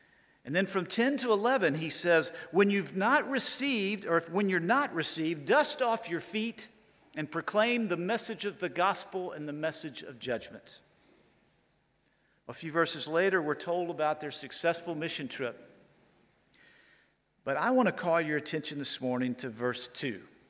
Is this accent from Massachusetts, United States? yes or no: no; Atlanta, Georgia, United States; I am from Atlanta, Georgia, in the U.S.